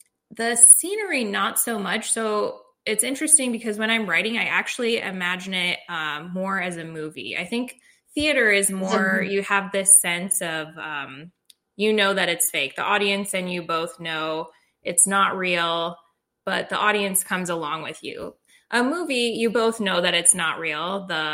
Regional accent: Michigan, United States; When I was younger, I grew up in Michigan. The story is also set in Michigan.

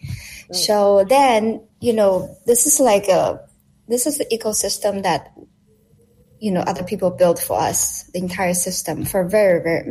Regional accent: Hong Kong; but I grew up in Hong Kong, so a little bit different than mainland China.

